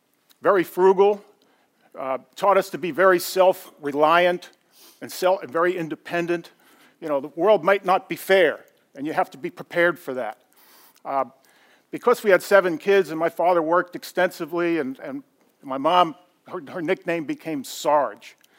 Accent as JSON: {"language": "English", "town": "Brooklyn", "region": "New York", "country": "United States", "tie": "born or raised there", "said": "I grew up in Brooklyn, New York, one of seven children. We were sort of lower middle class, lived in a row house, Sheepshead Bay area"}